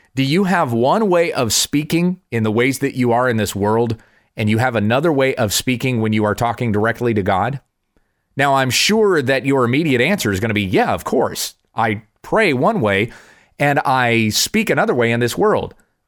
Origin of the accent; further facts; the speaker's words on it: South Carolina, United States; born there; accent: Southern; also born or lived in Kansas; Now, I was born in South Carolina. I was not born in Kansas. I've spent most of my life in Kansas, but I was born in the Southeast. Had a Southern accent for a long time, and people knew.